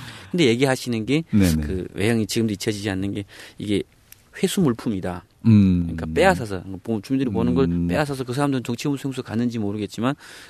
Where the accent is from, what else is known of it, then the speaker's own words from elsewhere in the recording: Chongjin, North Hamgyong, North Korea; 제가 고향은 청진인데 길주에 이게 백부님 큰아버님이 사셔가지고 그쪽에 많이 가 있었습니다.